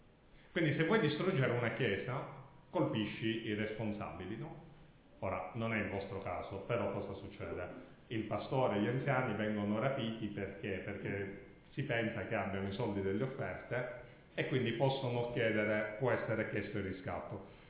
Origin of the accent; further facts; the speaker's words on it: Catania, Sicily, Italy; perché sono catanese